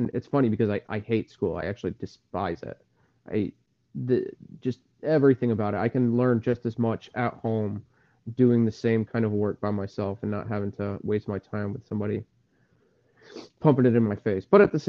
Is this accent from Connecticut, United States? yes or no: yes; Salem, Connecticut, United States; So I came from Salem, Connecticut. I grew up, I guess you could say lower middle class.